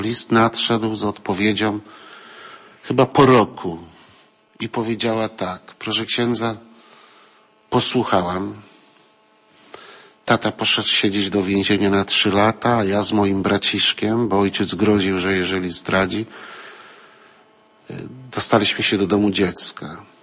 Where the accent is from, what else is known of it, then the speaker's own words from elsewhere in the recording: Piła, Greater Poland Voivodeship, Poland; now in Toruń, Poland; Jestem z Piły, mieszkam w Toruniu.